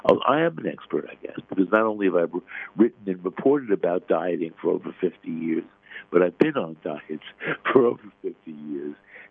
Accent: Brooklyn, New York, United States; from a Brooklyn-based, I grew up in Brooklyn, a Brooklyn-based diet doctor named Stillman

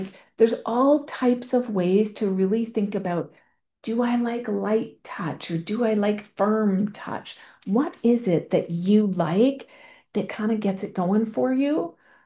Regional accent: Canada; I am Canadian

